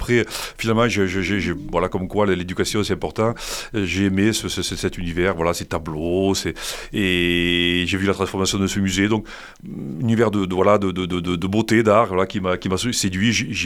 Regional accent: La Brossière, Occitanie, France; also born or lived in Montpellier; j'ai grandi à La Brossière, un petit village près d'Agnan, Gignac.

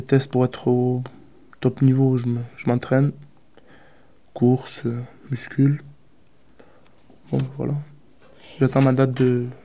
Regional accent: South, France; À la base, je suis du Sud. J'ai voulu changer de... Pas aller jusqu'à dire changer de vie, mais... Changer de région, changer d'air, quoi.

